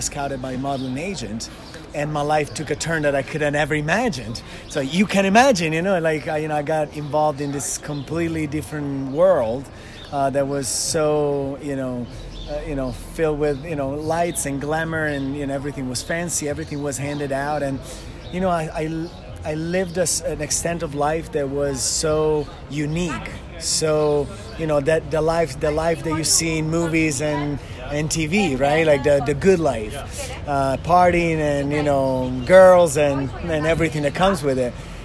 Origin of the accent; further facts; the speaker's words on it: Sanremo, Liguria, Italy; moved away as an adult; now in Miami, United States; Yeah, I grew up in Italy, in a small town, San Remo, right by the French coast